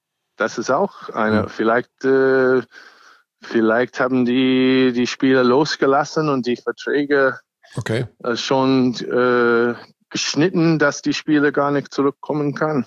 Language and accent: German; United States; German is a second language; now in Germany; und ich bin auch ursprünglich Amerikaner